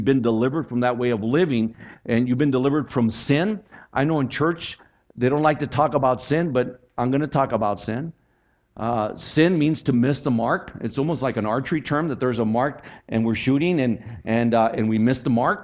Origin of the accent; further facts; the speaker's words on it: Texas, United States; I'm from Texas. I was born in Texas.